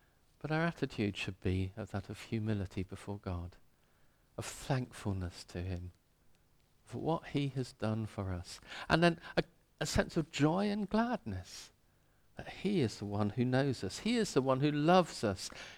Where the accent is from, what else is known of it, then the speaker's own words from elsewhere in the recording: London, United Kingdom; I come from London. I don't know these things.